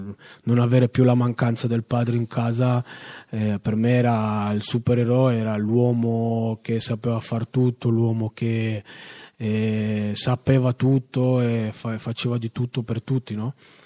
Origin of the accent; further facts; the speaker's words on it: Genoa, Liguria, Italy; Io sono nato e cresciuto a Genova. E i miei genitori si sono conosciuti qua negli anni 80, mio padre del Cile, mia madre dell'Ecuador.